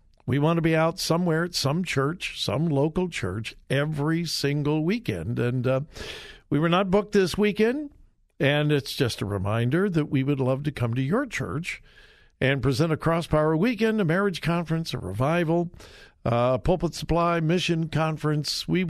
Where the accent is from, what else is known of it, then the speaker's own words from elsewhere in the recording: California, United States; Hey, I grew up in Southern California. No one thought about a school shooting.